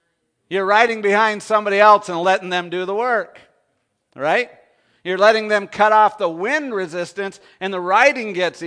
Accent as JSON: {"language": "English", "country": "Canada", "said": "because I come from Canada"}